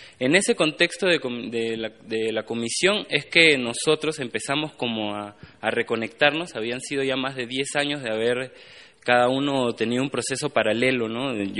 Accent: Peru; de Perú, hago parte de la organización Hijos de Perú

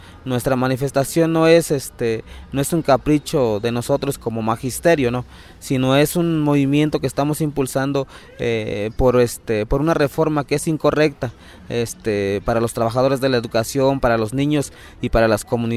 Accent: Michoacán, Mexico; venimos del estado de Michoacán, de la sección 18. Nosotros somos maestros de educación indígena, ahí en el estado de Michoacán, donde se habla la lengua purépecha.

